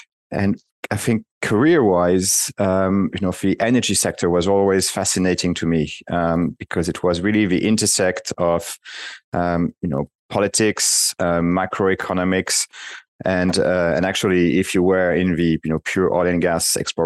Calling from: London, United Kingdom; also born or lived in Washington, D.C., United States; Well, today I'm calling from London, and yeah, London is it's hot and dry, but you know, after living 9 years in Washington, D.C., where it was hot and very humid, I'm not complaining.

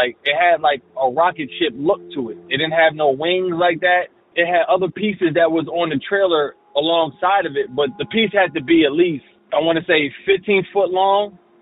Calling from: New Jersey, United States; Well, yeah … I'm calling from Jersey.

